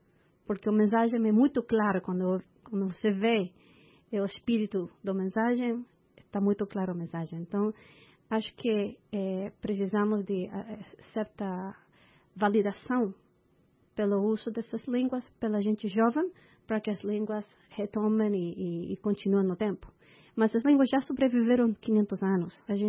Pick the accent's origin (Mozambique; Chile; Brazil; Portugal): Chile; Portuguese is a second language; now in United States; O meu português vem da capoeira e de meu amor pelo cinema brasileiro e pela samba. Eu sou chilena, comecei a capoeira em 96